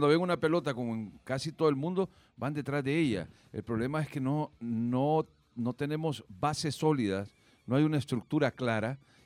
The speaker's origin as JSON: {"language": "Spanish", "country": "El Salvador", "said": "porque yo soy salvadoreño."}